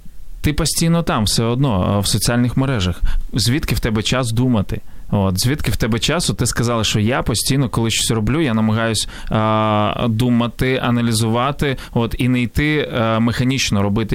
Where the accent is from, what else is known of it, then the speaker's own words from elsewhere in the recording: Ivankiv, Kyiv Oblast, Ukraine; я в моєму рідному місті Іванків